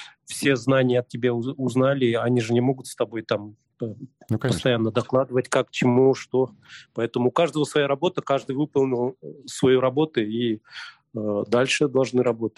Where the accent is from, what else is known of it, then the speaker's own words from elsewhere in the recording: Chuvashia, Russia; я-то не русский, я чуваш